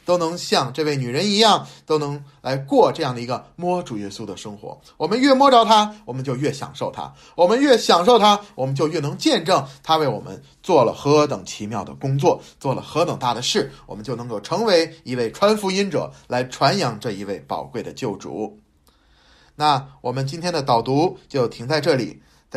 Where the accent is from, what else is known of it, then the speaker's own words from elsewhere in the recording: China; 我们作为中国人，我们有孔孟的教训